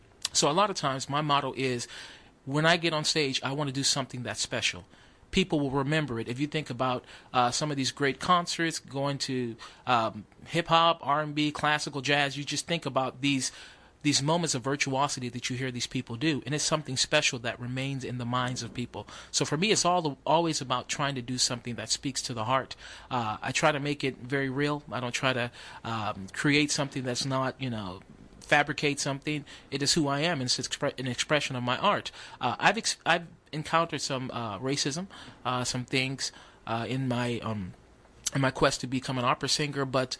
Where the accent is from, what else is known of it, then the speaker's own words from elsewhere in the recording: Youngstown, Ohio, United States; I'm from Youngstown, Ohio.